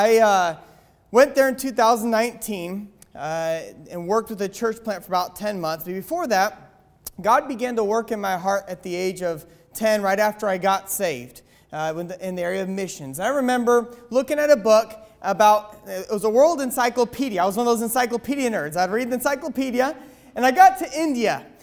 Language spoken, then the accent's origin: English; Mexico; also born or lived in Argentina; I was born in Argentina, have dual citizenship. Was raised in Mexico as a missionary's kid. Crecí hablando inglés y español la misma vez. A veces no sé la diferencia entre los idiomas. I grew up speaking English and Spanish at the same time.